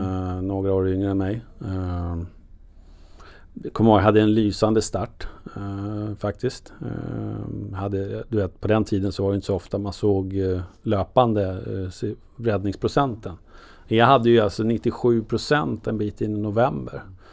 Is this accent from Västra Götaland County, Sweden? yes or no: no; Stockholm, Stockholm County, Sweden; Alltså jag var stockholmare, jag var djurgårdare.